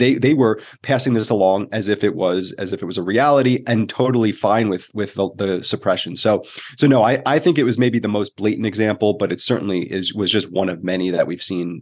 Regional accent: New Jersey, United States; also born or lived in New York City; You know, I grew up in the East Coast. It was New Jersey, and went to Syracuse University in New York. And then I lived in New York City for a long time, working at a variety of outlets.

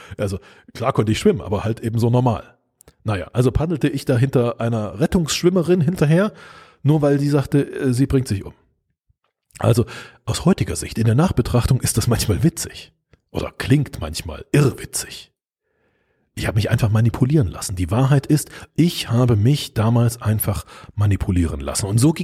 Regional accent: Budapest, Hungary; also born or lived in Germany; Und vielleicht weißt du, dass ich halb Ungar bin. Ja, ich bin in Budapest aufgewachsen. Also ich bin halb Ungarisch und halb Deutsch.

